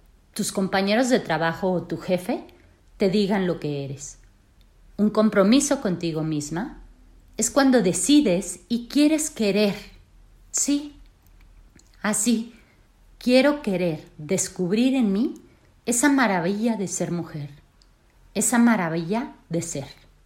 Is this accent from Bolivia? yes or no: no; Mexico; Soy mujer, ingeniera, consultora familiar y coach de pareja. Soy de México